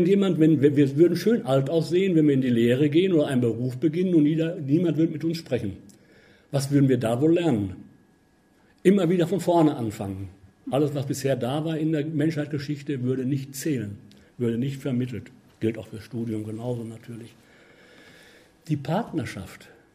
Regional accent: Lippstadt, North Rhine-Westphalia, Germany; als ich ihn aus Lippstadt, meiner Heimatstadt, abholte zu uns

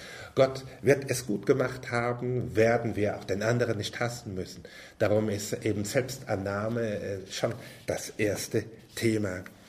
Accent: Southern Germany, Germany; Und dass eine Frau aus Hamburg mich heiratet als Süddeutscher und das erträgt

